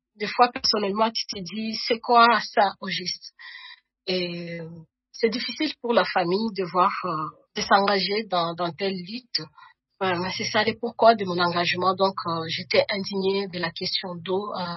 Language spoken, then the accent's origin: French; DR Congo; Cette perception que nous avons de la prison aussi, chez nous en RDC ou en Afrique en général, que les femmes ne peuvent pas aller en prison.